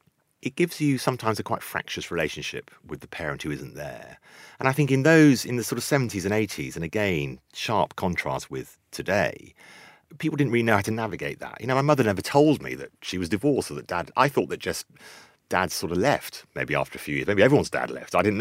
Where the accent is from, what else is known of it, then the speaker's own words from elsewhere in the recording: United Kingdom; I am British. I've realised actually I am part British, but I am part other, and I am part Sudanese